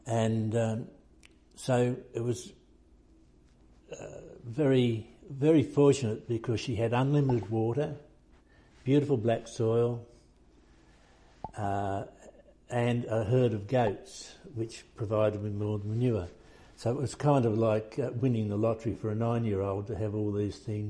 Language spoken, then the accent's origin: English; New South Wales, Australia; I grew up in the Central Coast of New South Wales, but was born in the Royal North Shore Hospital and lived in Willoughby for the first 5 years of my life.